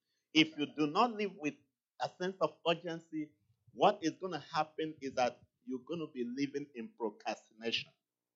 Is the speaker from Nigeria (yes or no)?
yes; Nigeria; born there; I have always appreciated the fact that I was born in Nigeria.